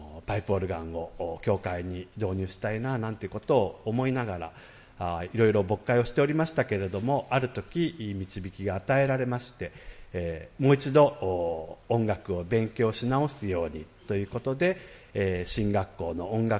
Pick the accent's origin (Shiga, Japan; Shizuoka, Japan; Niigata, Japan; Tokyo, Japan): Niigata, Japan; 新潟生まれ、新潟育ちで、大学卒業するまで新潟におり